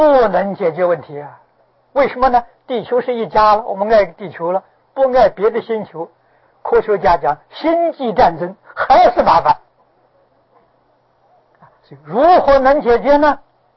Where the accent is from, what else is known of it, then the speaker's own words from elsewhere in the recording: China; born there; 我是中国人呐，我出生在中国，我家的一些亲人眷属都在中国